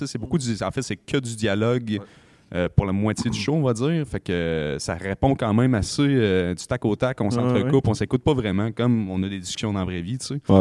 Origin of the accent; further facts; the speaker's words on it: Quebec, Canada; on vient tous genre d'un peu des régions aussi. T'sais, moi, je viens de Mauricie